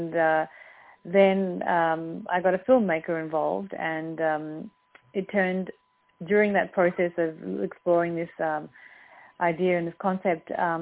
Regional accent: Australia; someone like myself to be, who's born and brought up in Australia and lived for 30 years here

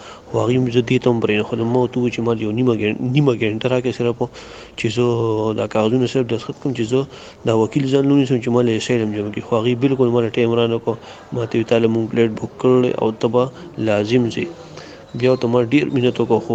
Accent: Peshawar, Khyber Pakhtunkhwa, Pakistan; زه د پېښور رسیدونکو یم او مطلب دا چې پښتون یم

